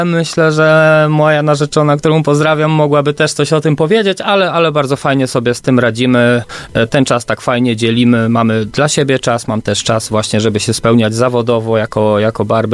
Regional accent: Chełmno, Kuyavian-Pomeranian Voivodeship, Poland; Z pięknego, malowniczego Chełmna w Kujawsko-Pomorskim.

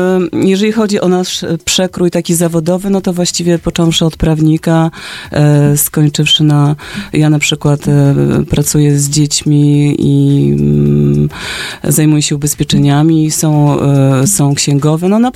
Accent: Pruszcz Gdański, Pomeranian Voivodeship, Poland; ja jestem z Pruszcza Gdańskiego.

